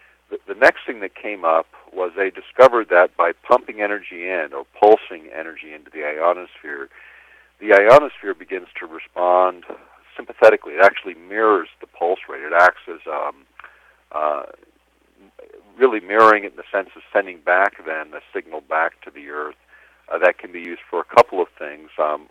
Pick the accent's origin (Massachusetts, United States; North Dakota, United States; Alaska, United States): Alaska, United States; Yes, I'm from Alaska. I live here in Anchorage